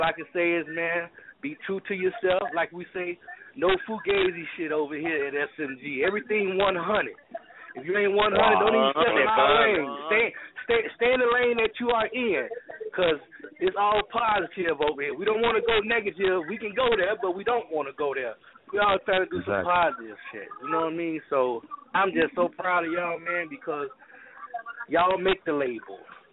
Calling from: Chicago, Illinois, United States; I'm calling from Chicago

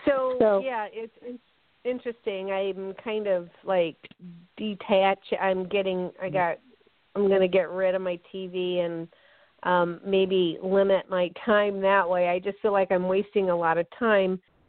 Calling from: Wisconsin, United States; I am calling from Wisconsin.

